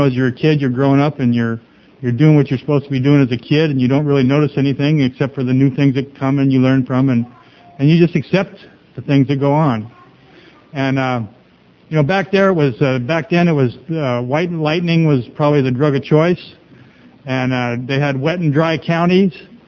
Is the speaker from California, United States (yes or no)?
no; Springfield, Missouri, United States; born there; I was born in Springfield, Missouri in 1953, and my dad and my mom weren't always together.